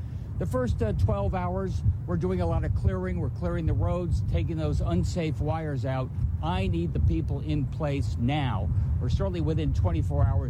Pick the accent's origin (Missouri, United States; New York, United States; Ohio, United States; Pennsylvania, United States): Missouri, United States; But I am from the Show Me State, and I want to see the good words in there turned into action.